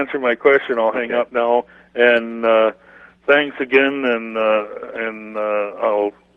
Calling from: Calgary, Alberta, Canada; I'm from Calgary, Alberta.

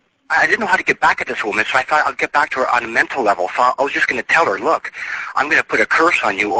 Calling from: Edmonton, Alberta, Canada; I'm calling from Edmonton. I'm Catholic, and I'm very religious, and I was living near the university

